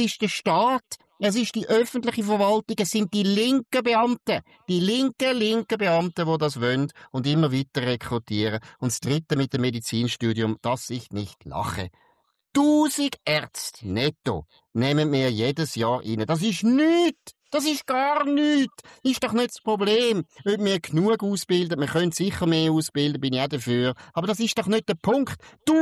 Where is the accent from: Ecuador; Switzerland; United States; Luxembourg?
Switzerland; als Stimmbürger, als Schweizer